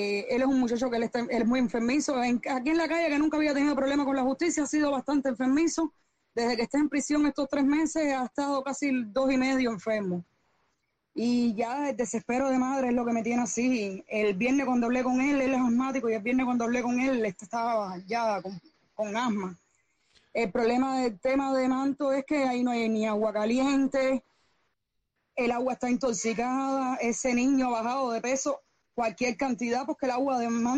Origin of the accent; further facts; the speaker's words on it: Havana, Cuba; Soy de La Habana, aquí de la calzada.